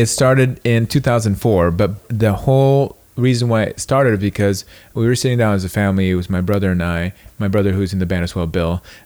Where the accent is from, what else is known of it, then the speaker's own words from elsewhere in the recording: Indonesia; my brother and I, we come from Indonesia. Indonesia is the largest Muslim country in the world. Mm. And growing up there